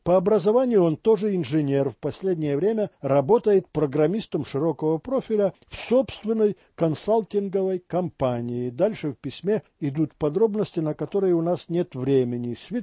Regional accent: Kharkiv, Kharkiv Oblast, Ukraine; moved away as an adult; now in United States; Осенью 95-го года я приехала из Харькова в Штаты в качестве няньки в американской семье по приглашению совсем незнакомых мне людей.

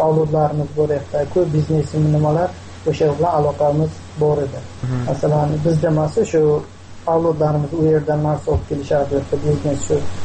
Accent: Isfara, Sughd, Tajikistan; Tojikiston davlatidan, Isfara shahridan, Isfara rayonidan.

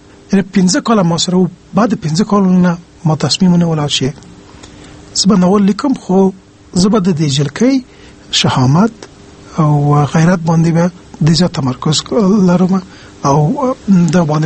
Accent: Pakistan; also born or lived in Kabul, Afghanistan; زه په کابل کې پیدا شوی یم. تقریبا په اوه کلنۍ کې موږ مهاجر شو پاکستان ته. پاکستان کې مې 14 کاله تیر کړي دي

